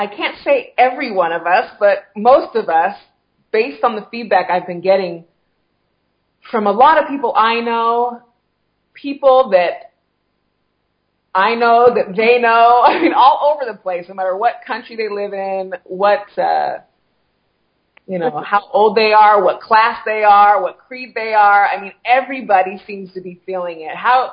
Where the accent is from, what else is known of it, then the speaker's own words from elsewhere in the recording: Yelm, Washington, United States; We have an event coming up April 2nd through the 4th right here in my hometown, Yelm, Washington.